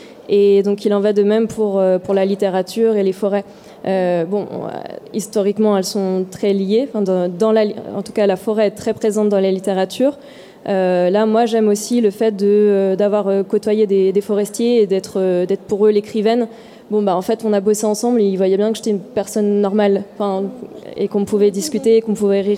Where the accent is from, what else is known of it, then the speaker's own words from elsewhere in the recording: Auvergne-Rhône-Alpes, France; now in Paris, France; Donc parfois je rappelle que je viens de l'Ain.